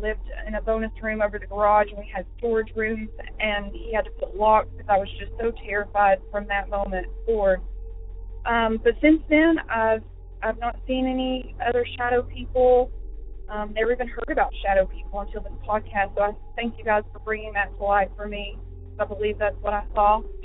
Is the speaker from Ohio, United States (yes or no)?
no; Johnson City, Tennessee, United States; I grew up in East Tennessee, Johnson City area.